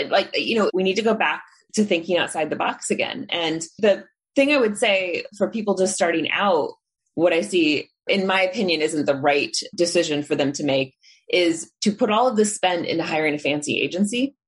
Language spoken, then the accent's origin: English; Indiana, United States; I grew up in Indiana where we had burlap sacks on the farm